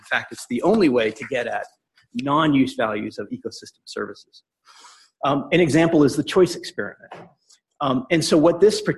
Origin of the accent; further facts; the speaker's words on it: Maine, United States; My home state of Maine sadly comes out very low